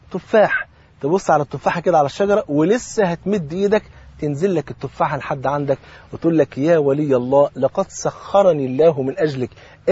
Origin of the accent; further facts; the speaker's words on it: Egypt; وطبعا أنت عارفين الفول عندنا في مصر فرض عين